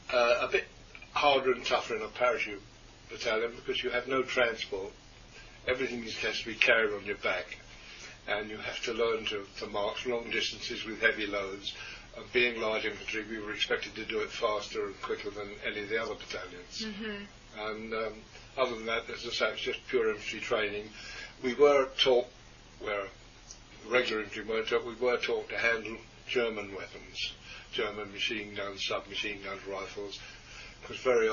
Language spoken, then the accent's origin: English; East Ham, London, United Kingdom; accent: Cockney; I'm from England, and I was born in East London, suburb of East Ham, which makes me a Cockney. I was born within the sound of Bow Bell, so I'm a Cockney.